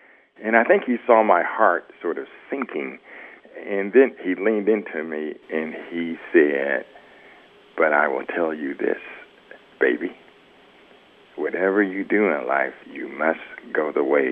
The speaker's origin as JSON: {"language": "English", "region": "Ohio", "country": "United States", "tie": "born or raised there", "said": "I grew up in Ohio in the 1960s, and I was the first person in my family to go to college"}